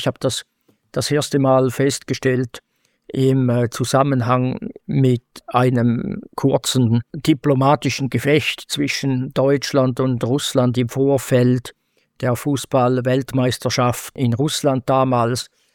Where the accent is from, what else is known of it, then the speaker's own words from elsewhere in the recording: Switzerland; In politischen Kreisen, auch bei uns in der Schweiz im Moment, das ist auch ein gewisser Abwehrreflex jetzt entstanden